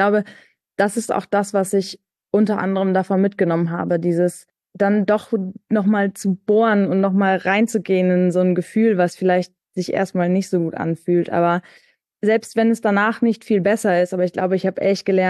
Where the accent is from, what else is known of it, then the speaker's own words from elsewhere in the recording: Münster, North Rhine-Westphalia, Germany; ich komme auch aus Münster gebürtig